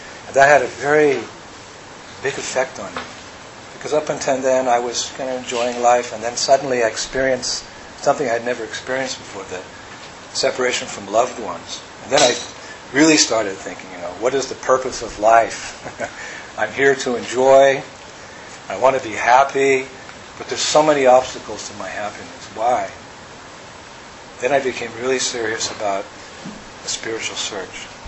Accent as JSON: {"language": "English", "country": "United States", "tie": "born or raised there", "said": "But when I was growing up in America, it was the 1960s."}